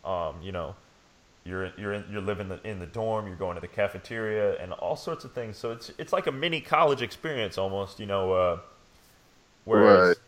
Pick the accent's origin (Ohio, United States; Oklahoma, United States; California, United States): California, United States; because I'm from California, so I got a different perspective.